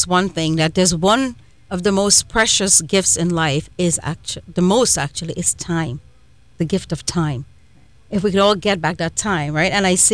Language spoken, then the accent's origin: English; Trinidad & Tobago; Yeah, I'm from Trinidad, but you know, they imported a lot of the television shows from the United States